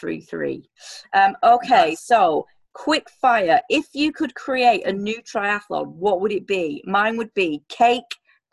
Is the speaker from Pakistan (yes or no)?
no; England, United Kingdom; That's a biscuit to me. I'm English